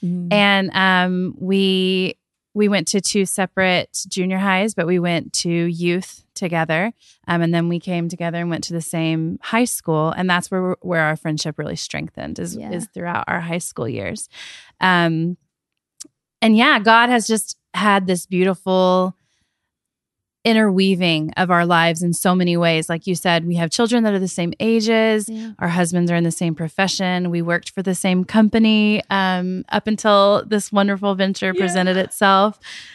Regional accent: Fort Worth, Texas, United States; from Fort Worth as well.

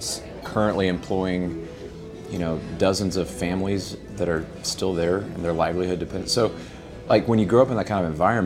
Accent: Texas, United States; But I'm from West Texas, and out there those cars aren't worth anything in a cotton field

